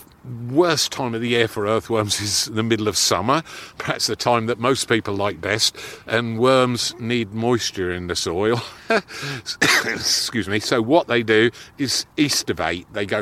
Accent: England, United Kingdom; But being English, we have funny habits in our country.

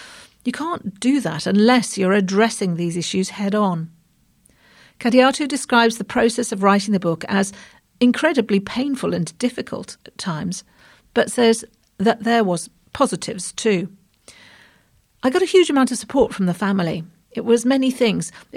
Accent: Wales, United Kingdom; also born or lived in Sierra Leone; from the age of 8, I grew up in Wales, and there was a lot of Welsh male voice choir music

